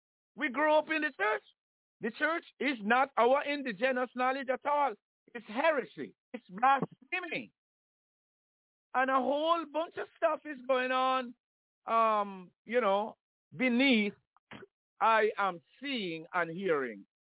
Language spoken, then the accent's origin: English; Jamaica; moved away as an adult; the way we grew up in Jamaica, it was solidly the church. Now, when I remember that Jamaica is as far as the Jamaican society is concerned, and when I live in Jamaica, until I was 27 years old.